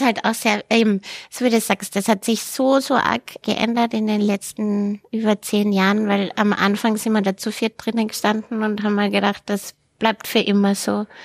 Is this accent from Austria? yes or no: yes; Vienna, Austria; Ja, und ich bin ja Wienerin